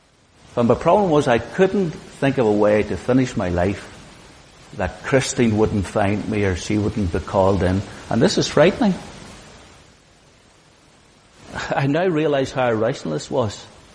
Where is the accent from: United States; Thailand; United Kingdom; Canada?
United Kingdom; Lisburn, Northern Ireland; I'm from Lisburn. Went to Lisnagarvey School. Was an absolute disaster at school.